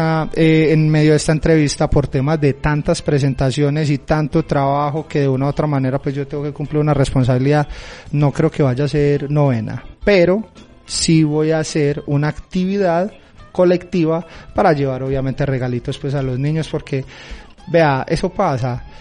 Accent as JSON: {"language": "Spanish", "town": "Medellín", "region": "Antioquia", "country": "Colombia", "said": "Yo soy del morro de Moravia, yo soy de Moravia, vivo por los sectores de allá"}